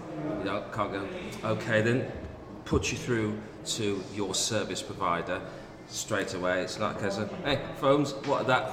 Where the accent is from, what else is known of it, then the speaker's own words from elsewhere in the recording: Birmingham, West Midlands, United Kingdom; I mention I'm from Birmingham, and I talk about things like the Christmas market and our reputation for being stupid